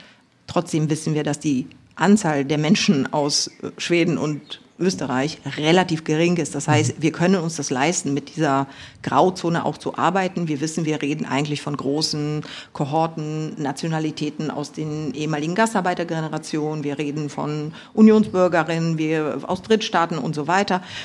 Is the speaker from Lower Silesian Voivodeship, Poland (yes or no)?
yes; Zgorzelec, Lower Silesian Voivodeship, Poland; born there; also born or lived in Gryfino; Geboren bin ich tatsächlich in Zgorzelec.